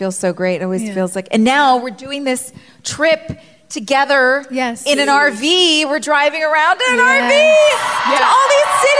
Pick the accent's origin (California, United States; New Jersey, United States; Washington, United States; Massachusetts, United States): New Jersey, United States; I love the East Coast. I grew up in Jersey